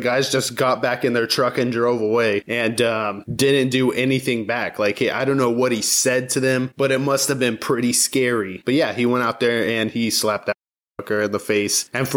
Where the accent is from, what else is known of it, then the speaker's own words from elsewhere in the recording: Georgia, United States; But the place that I spent the most time in my teen years, I call my hometown. It's a town in Georgia.